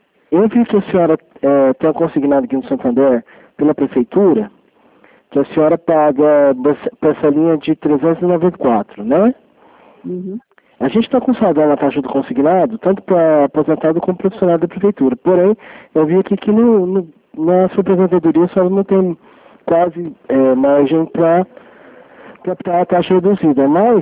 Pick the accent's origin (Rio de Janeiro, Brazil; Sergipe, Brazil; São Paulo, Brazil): São Paulo, Brazil; Franca; Eu sou daqui de Franca, tá?